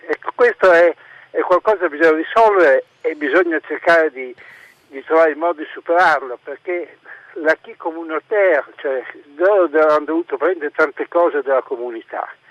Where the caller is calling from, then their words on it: Bologna, Emilia-Romagna, Italy; Buongiorno, allora … telefono, in questo momento sono in Toscana, ma sono di Bologna.